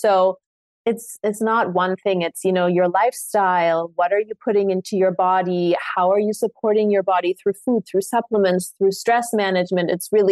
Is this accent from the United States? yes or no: no; Munich, Bavaria, Germany; I grew up in Munich for most of my life